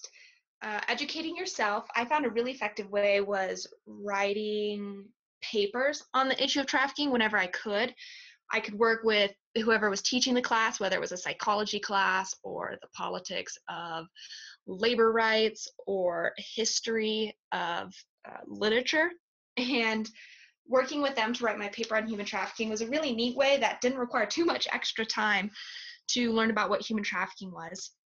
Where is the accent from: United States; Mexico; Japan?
United States; Reno, Nevada; I was born and raised in Reno, Nevada, and I'm about to graduate from the University of Nevada, Reno.